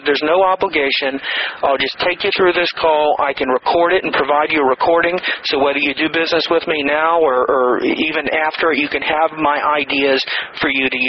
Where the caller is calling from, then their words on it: San Diego, California, United States; I'm calling here from San Diego.